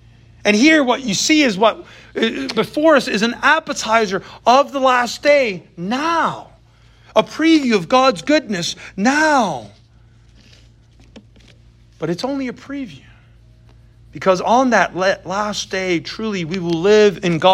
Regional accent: New York, United States; I grew up in New York, saw old pigeons all the time

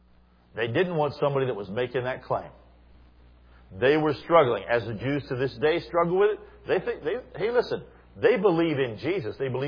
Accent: Pittsburgh, Pennsylvania, United States; I came from Pittsburgh.

